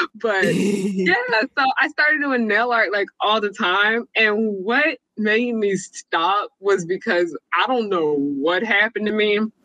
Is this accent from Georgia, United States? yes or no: yes; Atlanta, Georgia, United States; I am from Atlanta, Georgia, more specifically the Atlanta suburbs, DeKalb County. I'm 22 years old.